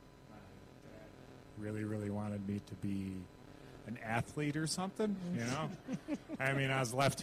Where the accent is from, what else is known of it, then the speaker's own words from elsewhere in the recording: Chicago, Illinois, United States; I'm from South Chicago. My dad was a season ticket holder for the Bulls.